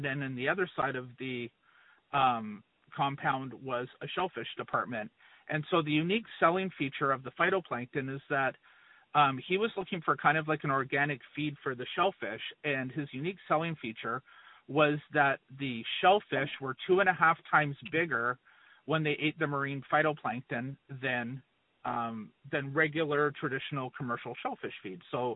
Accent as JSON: {"language": "English", "town": "Maple Ridge", "region": "British Columbia", "country": "Canada"}